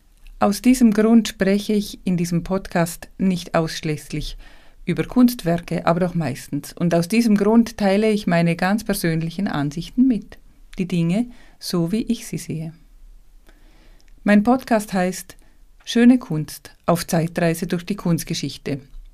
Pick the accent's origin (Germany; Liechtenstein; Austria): Liechtenstein; Ich komme aus Liechtenstein, das genau in der Mitte liegt. Unsere Sprache, unser Dialekt ist mit dem Dialekt im Vorarlberg Österreich am nächsten verwandt, obwohl diese uns eher mit der Schweiz in Verbindung bringen.